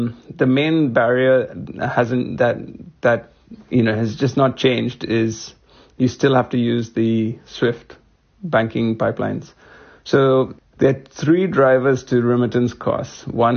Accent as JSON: {"language": "English", "country": "India", "tie": "born or raised there", "said": "I grew up in India."}